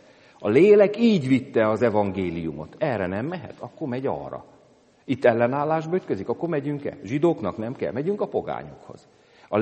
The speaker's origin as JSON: {"language": "Hungarian", "country": "Hungary", "said": "csak mi magyarok vagyunk"}